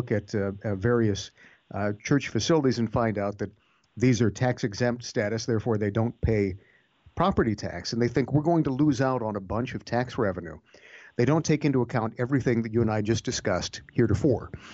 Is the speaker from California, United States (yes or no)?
no; Ohio, United States; So back in my home state of Ohio, you have this set of sad situation.